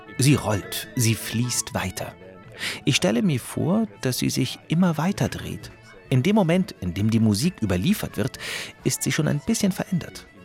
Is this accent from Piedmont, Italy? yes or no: yes; Turin, Piedmont, Italy; accent: Turin; Ich hatte schon dieses komische Gefühl, dass ich Sizilianer bin, weil meine Großeltern da waren. Aber ich bin im Norden, in Turin, aufgewachsen. Also habe ich einen Turiner Akzent.